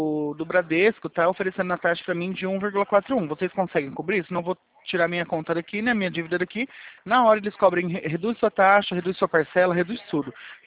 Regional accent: Presidente Prudente, São Paulo, Brazil; sou de Presidente Prudente, no interior de São Paulo.

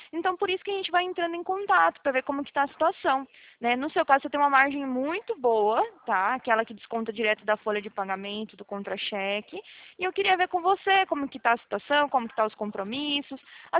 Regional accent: Atibaia, São Paulo, Brazil; Não sou de Pouso Alegre, queria, viu? Mas não sou, eu sou daqui de Atibaia, não sei se você conhece. É interior

